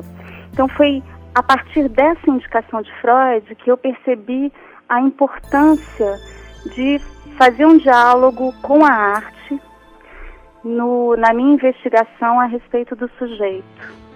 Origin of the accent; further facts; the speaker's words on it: Brasília, Federal District, Brazil; born there; Eu nasci em Brasília, como você já disse, e fiz como graduação o curso de Psicologia